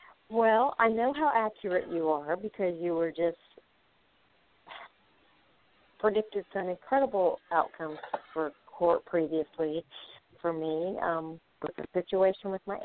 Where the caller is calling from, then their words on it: Florida, United States; Hi, Michael. … I'm calling from Florida.